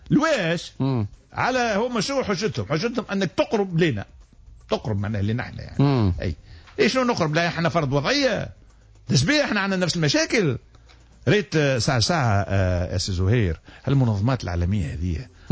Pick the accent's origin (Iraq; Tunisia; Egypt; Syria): Tunisia